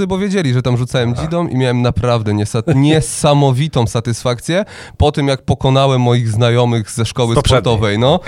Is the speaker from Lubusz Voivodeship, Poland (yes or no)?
yes; Zielona Góra, Lubusz Voivodeship, Poland; jestem z Zielonej Góry. Urodziłem się na Podgórnej, każdy prawilny zielonogórzanin. No, ale miałem swoje przygody w życiu, gdzie wyjeżdżałem z tego miasta. Byłem w Żaganiu, później trochę w Gdańsku na chwilę się zatrzymałem